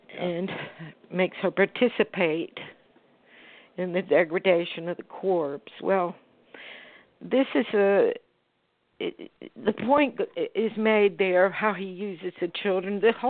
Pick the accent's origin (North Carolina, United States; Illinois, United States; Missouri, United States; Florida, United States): Florida, United States; Now, I grew up in Florida. We didn't have pump houses